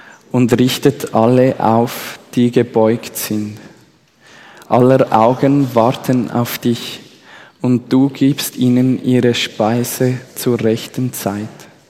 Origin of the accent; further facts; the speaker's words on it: Switzerland; weil ich als Schweizer sehr demokratisch unterwegs bin.